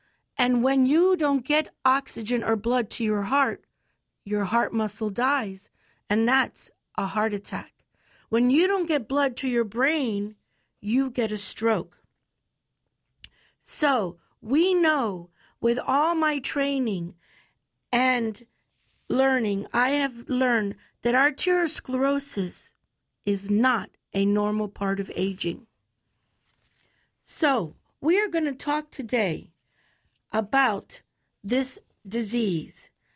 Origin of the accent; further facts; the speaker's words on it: Florida, United States; I grew up here in Charlotte County. I am the first woman to grow up, graduate from Charlotte High School, and come back and practice medicine.